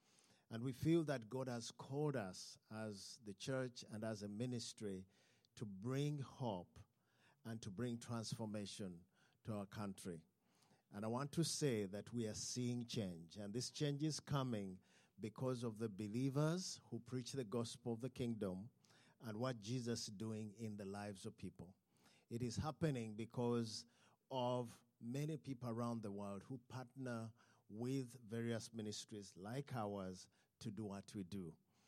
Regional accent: Uganda; I come from Uganda

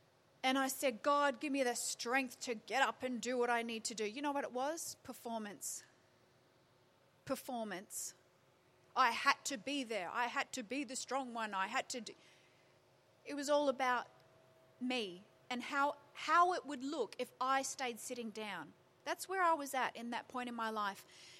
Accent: Perth, Western Australia, Australia; And I thought Perth was hot. I grew up in Perth.

